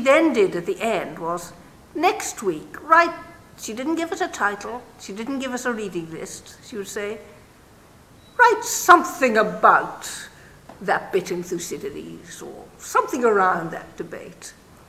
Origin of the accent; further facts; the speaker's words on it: Northern Ireland, United Kingdom; I came from Northern Ireland.